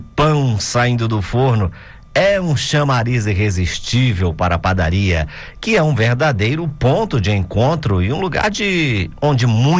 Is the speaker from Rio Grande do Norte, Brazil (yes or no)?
yes; Natal, Rio Grande do Norte, Brazil; moved away; Lá na minha terra, Natal, é assim